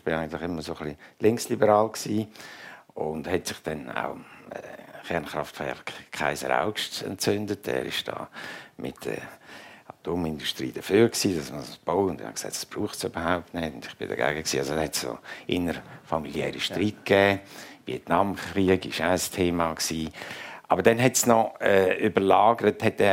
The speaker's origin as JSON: {"language": "German", "country": "Switzerland", "lives_now": "Germany", "said": "als Schweizer"}